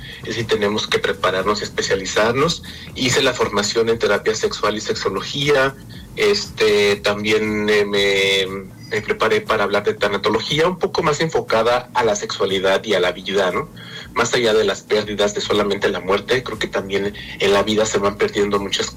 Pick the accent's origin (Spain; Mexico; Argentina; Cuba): Mexico; Puente de Ixtla, Morelos; De Puente de Ixtle.